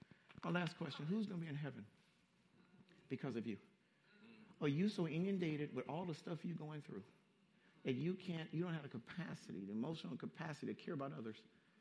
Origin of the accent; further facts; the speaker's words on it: Compton, California, United States; You know, we grew up in Compton. You don't back down from nobody.